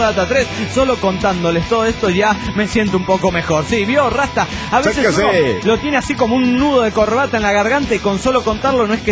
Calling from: Guatemala; de Guatelinda.

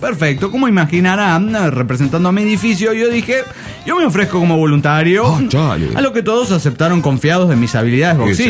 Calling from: Córdoba, Veracruz, Mexico; Desde aquí, Veracruz, querida nave, les mando un saludo desde mi cama.

